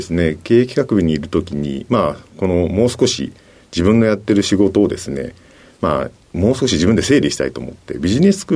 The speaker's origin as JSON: {"language": "Japanese", "town": "Hitachi", "region": "Ibaraki", "country": "Japan", "said": "茨城県日立市でございます。"}